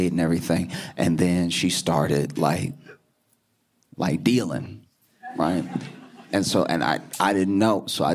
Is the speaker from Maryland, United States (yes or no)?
no; Louisiana, United States; I grew up in Louisiana, and oh, thanks.